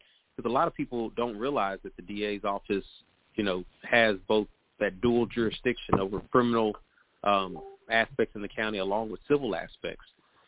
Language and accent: English; Fort Worth, Texas, United States; I grew up here in Fort Worth. I graduated from Dunbar High School, went to Prairie View for undergrad, and went to Texas Southern for law school.